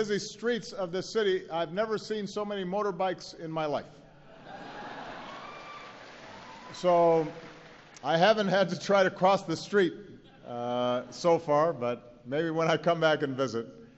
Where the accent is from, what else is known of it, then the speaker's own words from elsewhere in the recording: Hawaii, United States; So my first exposure to Vietnam and the Vietnamese people came when I was growing up in Hawaii, with its proud Vietnamese-American community there.